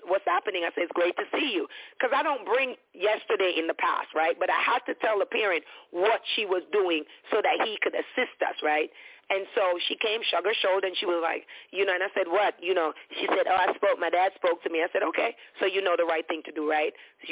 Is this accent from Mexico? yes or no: no; Jamaica; We're Jamaican, right? Our reflex are really, really quick.